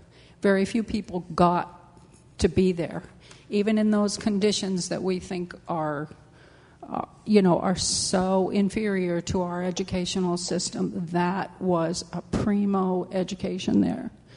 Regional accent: United States; One thing that was very, very difficult for me as an American teenager was I was expected to bow and kiss the hands of anyone that was older than me.

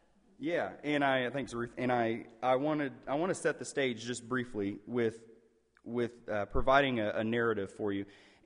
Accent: Muskogee, Oklahoma, United States; if you're familiar with the … version of that song, I'm from Muskogee, Oklahoma.

